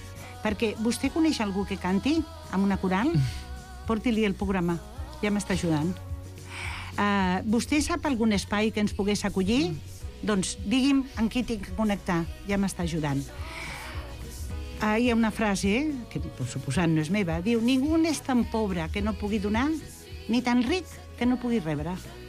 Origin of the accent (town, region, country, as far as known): Catalonia, Spain